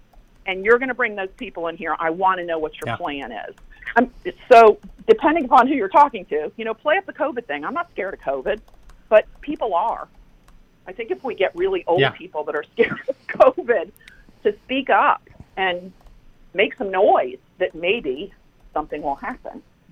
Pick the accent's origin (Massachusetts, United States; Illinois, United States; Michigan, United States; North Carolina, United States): North Carolina, United States; I'm from North Carolina. You might even hear my beagles barking in the background.